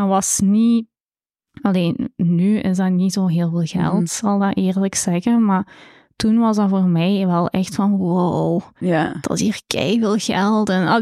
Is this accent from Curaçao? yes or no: no; Flanders, Belgium; maar je had een tijd vaklab bij ons in Limburg.